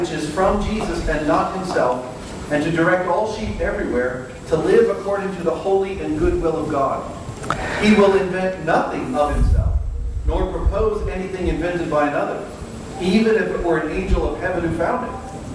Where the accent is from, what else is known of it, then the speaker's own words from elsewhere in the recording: Pennsylvania, United States; Pennsylvania.